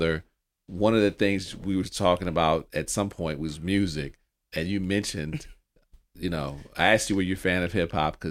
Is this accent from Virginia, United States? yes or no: no; New Orleans, Louisiana, United States; I'm from the South. I'm from New Orleans. New York's in my soul, but my blood is in the South.